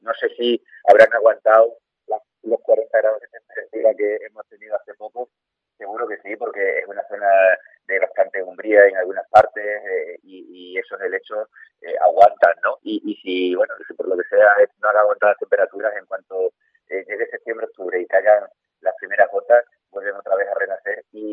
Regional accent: Villafranco del Guadiana, Extremadura, Spain; yo soy de la Vega Baja de Guadiana. Nací en Villafranco de Guadiana, a 10 kilómetros de Badajoz

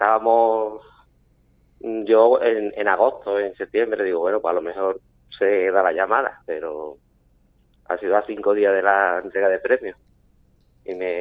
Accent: Dos Hermanas, Andalusia, Spain; moved away as an adult; also born or lived in Benavente; now in Zafra, Spain; Sí, nacido en Benavente, pero mi madre era profesora y cuando yo tenía 5 años se trasladó a 2 hermanas, a Sevilla. Y allí viví, estudié en la Universidad de Sevilla

